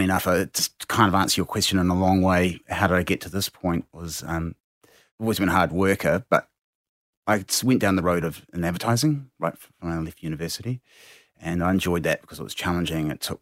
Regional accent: Christchurch, Canterbury, New Zealand; So I grew up in Christchurch, middle-class family.

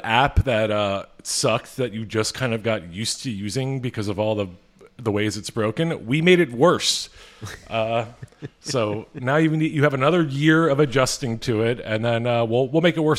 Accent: Philadelphia, Pennsylvania, United States; I'm from Philadelphia. I am used to losing.

